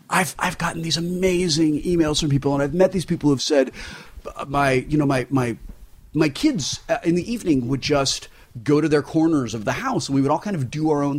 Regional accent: California, United States; Like, you know, we're from Southern California.

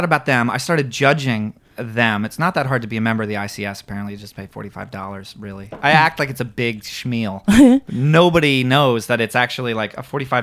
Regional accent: Fitchburg, Massachusetts, United States; I'm from Fitchburg, Massachusetts.

